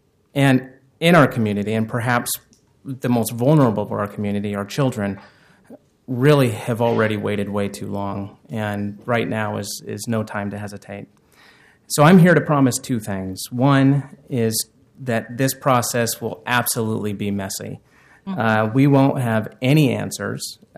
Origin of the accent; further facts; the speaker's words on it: Washington, United States; now in Portland, United States; I'm from the Squaxin Island Tribe in Western Washington